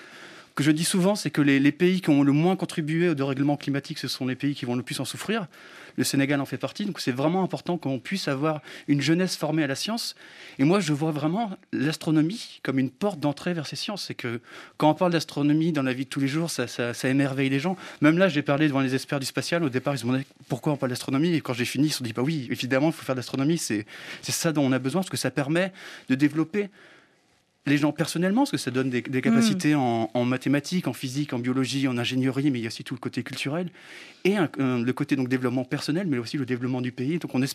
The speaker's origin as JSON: {"language": "French", "country": "France", "tie": "born or raised there", "said": "on a eu la chance, en grandissant en France"}